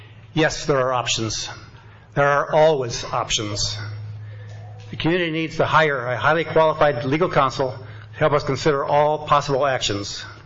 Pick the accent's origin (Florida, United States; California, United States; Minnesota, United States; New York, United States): Minnesota, United States; Albert Lea; We have traveled the entire country and much of the world, but choose to call Albert Lea our home.